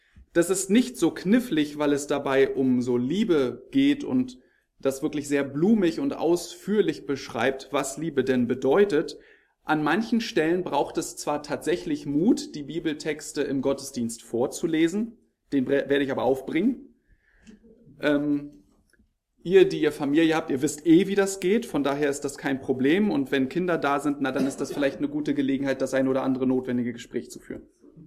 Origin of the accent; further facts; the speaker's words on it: Malchow, Mecklenburg-Vorpommern, Germany; Ja, ich komme aus Malchow. Das ist auch eine schöne Urlaubsstadt.